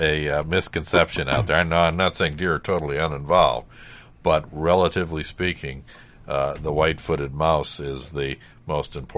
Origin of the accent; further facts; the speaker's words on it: Cleveland, Ohio, United States; I grew up in Cleveland, and I remember the whole time I was growing up, the idea of filling the shores of Lake Erie to gain more land.